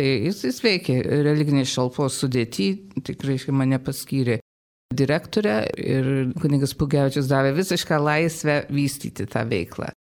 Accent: Detroit, Michigan, United States; augdama, reiškia, Detroite, aš ir buvau įsitraukusi į bendruomenę veiklą, prieš tai į Lietuvių jaunimo sąjungos veiklą

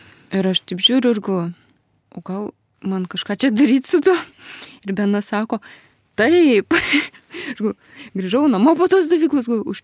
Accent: Vilnius, Vilnius County, Lithuania; Aš esu originaliai iš Vilniaus, bažnyčioje esu 10 metų

